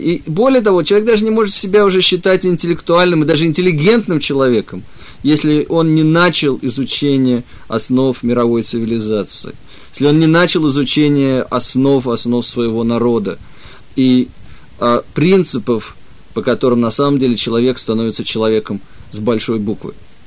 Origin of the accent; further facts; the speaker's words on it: Russia; moved away as an adult; я сам родился и вырос в России, и просто, ну, вот так мне в этой жизни, я бы сказал, посчастливилось, что мне удалось уехать из бывшего Советского Союза 25 лет назад